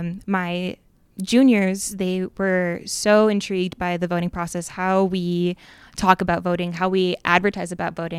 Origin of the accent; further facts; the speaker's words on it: Madison, Wisconsin, United States; I grew up just outside of Madison